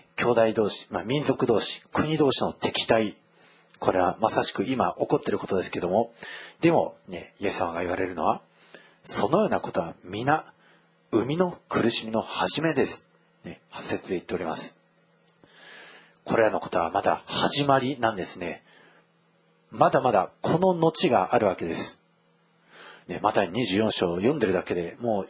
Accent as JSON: {"language": "Japanese", "region": "Kagoshima", "country": "Japan", "tie": "born or raised there", "said": "九州の方で、あの鹿児島の、ところ、まあ、私の実家は鹿児島の方なんですけども"}